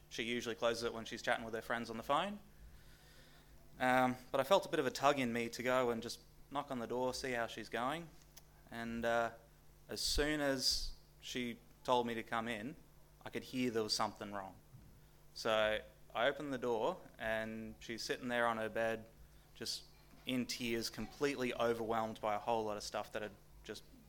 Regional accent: Papua New Guinea; I grew up in Papua New Guinea, and while I was there

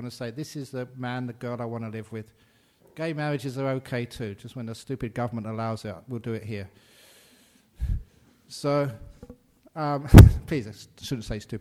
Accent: Australia; now, where are you from? I said, I'm from Australia.

